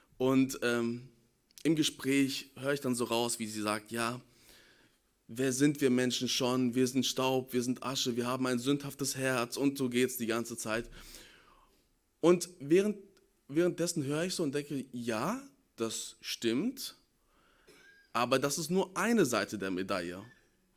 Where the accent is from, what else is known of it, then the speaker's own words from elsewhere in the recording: Detmold, North Rhine-Westphalia, Germany; Da war ich in meiner Heimatstadt, ich komme ursprünglich aus Detmold